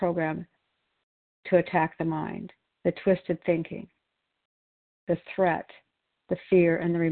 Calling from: Oregon, United States; I'm a recovered compulsive overeater, and I'm calling in from Oregon.

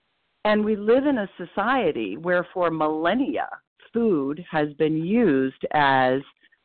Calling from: Portland, Maine, United States; I'm calling in from Portland, Maine

